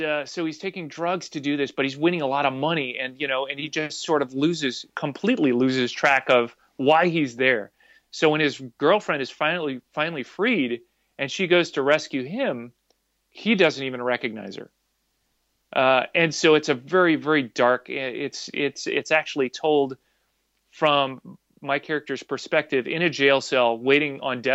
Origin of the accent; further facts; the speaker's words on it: Los Angeles, California, United States; All of the parts were being cast from LA. So it was like, God damn it, I got to go to LA to work in my hometown?